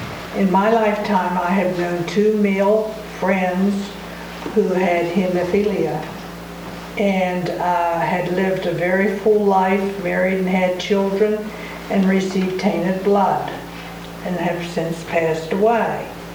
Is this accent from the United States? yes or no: yes; St. Clairsville, Ohio, United States; from St. Clairsville, Ohio.